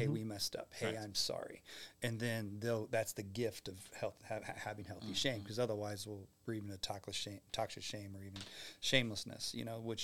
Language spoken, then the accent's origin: English; Cincinnati, Ohio, United States; now in Nashville, United States; I'm an Ohio kid, Cincinnati kid.